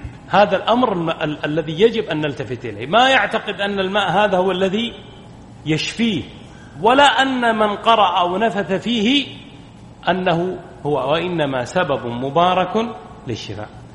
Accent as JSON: {"language": "Arabic", "region": "Najd", "country": "Saudi Arabia", "said": "احنا نسميها عندنا في نجد قراية"}